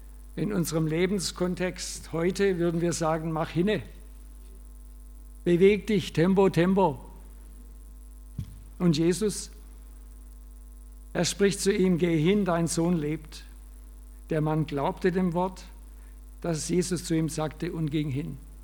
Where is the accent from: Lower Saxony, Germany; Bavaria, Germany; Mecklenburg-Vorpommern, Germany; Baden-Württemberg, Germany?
Baden-Württemberg, Germany; Ich hätte jetzt als Schwabe, würde ich sagen